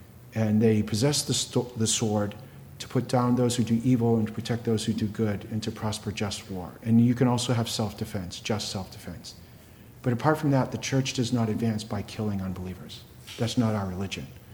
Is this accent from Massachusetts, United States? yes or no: yes; Massachusetts, United States; I come from Massachusetts, one of the original 13 colonies